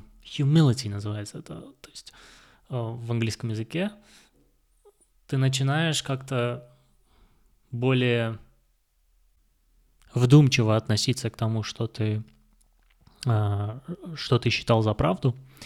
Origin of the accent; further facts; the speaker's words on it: Uzbekistan; born there; first language Kazakh; Russian is a second language; казахский — это мой родной язык. Хотя я родился в Узбекистане, давайте быть справедливым. Справедливым, я 15 лет прожил в Узбекистане, не находясь вот в обществе большом количестве, среди большого количества казахоязычных людей